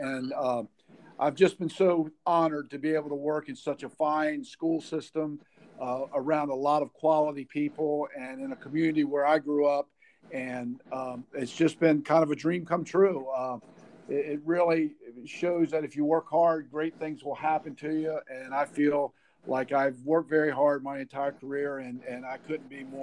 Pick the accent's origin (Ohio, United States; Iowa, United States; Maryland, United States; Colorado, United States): Maryland, United States; Bishopville; also born or lived in Ocean City; Yeah, well, I grew up right here in Worcester County, in the northern part of the county. Went to school in the northern part of Worcester County, and grew up in Bishopville. I started my first 4 or 5 years, I lived in Ocean City.